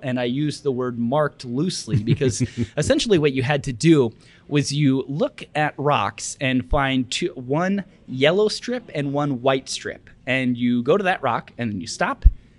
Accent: Okoboji, Iowa, United States; we grew up together in Okoboji, and he and I lived in Sioux Falls together for a little while

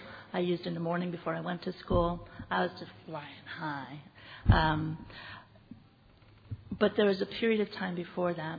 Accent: Rapid City, South Dakota, United States; I'm from Rapid City, South Dakota. And if you have no idea about South Dakota, it's extremely rural.

